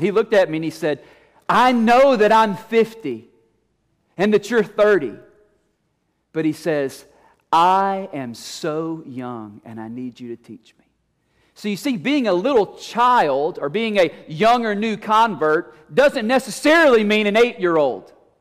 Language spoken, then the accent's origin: English; Franklinton, Louisiana, United States; growing up in Franklinton, Louisiana, growing up in First Baptist Church, Franklinton, Louisiana